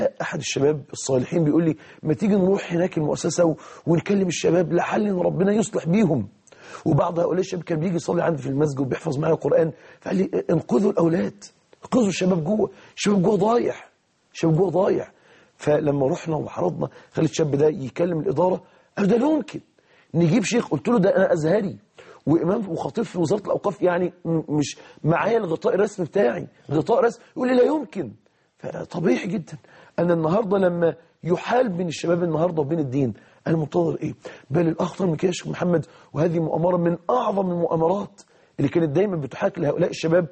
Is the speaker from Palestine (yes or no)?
no; Mansoura, Dakahlia, Egypt